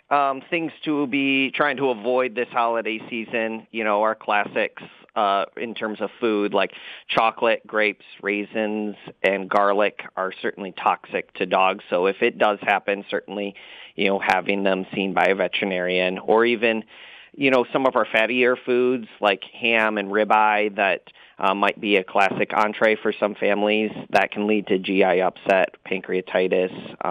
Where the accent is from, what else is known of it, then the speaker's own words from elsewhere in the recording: Caledonia, United States; Absolutely. I grew up in Caledonia. My father has also lived in Caledonia.